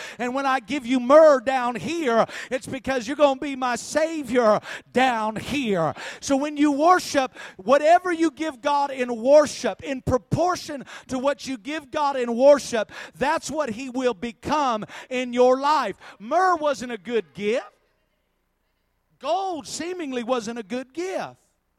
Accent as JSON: {"language": "English", "region": "Iowa", "country": "United States", "tie": "born or raised there", "said": "because when I grew up, where I grew up in Iowa, there ain't a whole bunch happening."}